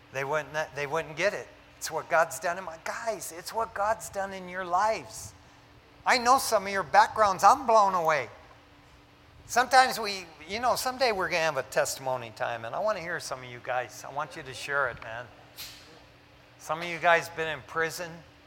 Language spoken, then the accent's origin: English; Detroit, Michigan, United States; If my friends growing up in East Detroit, Michigan, if they knew me now, there's no way. They'd say